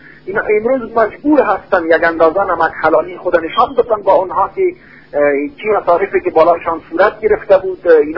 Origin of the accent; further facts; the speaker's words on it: Afghanistan; به او افتخار میکنیم که ما افغان هستیم